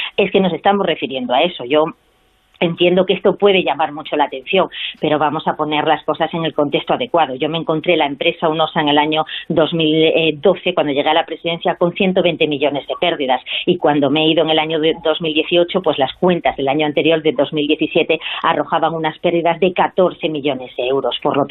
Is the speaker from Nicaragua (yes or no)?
no; Asturias, Spain; para cambiar mi tierra, ¿no?, para cambiar Asturias